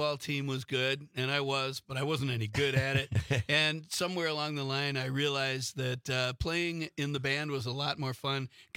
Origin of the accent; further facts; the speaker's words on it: Green Bay, Wisconsin, United States; I graduated from Hortonville, but I grew up in Green Bay here.